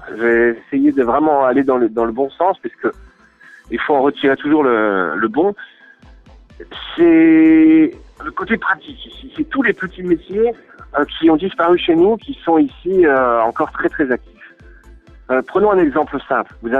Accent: Lille, Hauts-de-France, France; now in China; chez nous à Lille, bon, on a la chance d'avoir encore des bars, des endroits ouverts, qui est vraiment dans notre culture

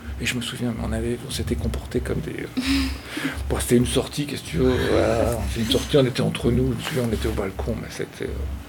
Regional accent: Auchel, Hauts-de-France, France; Je suis né à Auchel. Vous voyez où c'est Auchel ?

